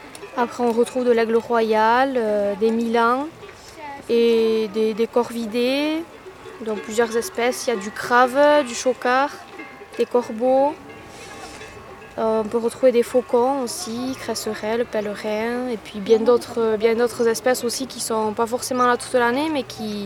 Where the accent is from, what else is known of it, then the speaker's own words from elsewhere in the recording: Nouvelle-Aquitaine, France; je suis originaire du Pays Basque. Pays Basque dans les terres, donc voilà, en montagne, j'ai toujours vécu près de la montagne